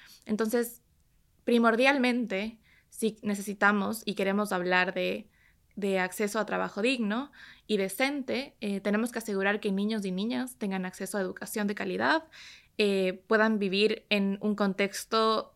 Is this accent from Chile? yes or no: no; Ecuador; Sí, en Ecuador.